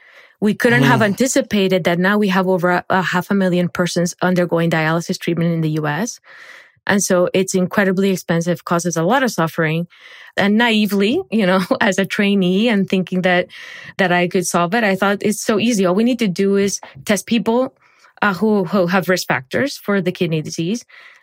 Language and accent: English; Barranquilla, Atlántico, Colombia; And so I grew up in Barranquilla, Colombia.